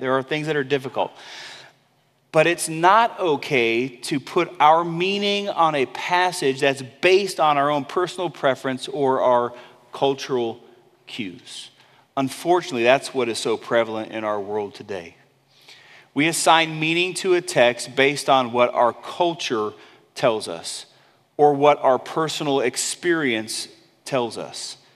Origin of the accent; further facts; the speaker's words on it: California, United States; Had a friend growing up in California. We lived on the same street for several years.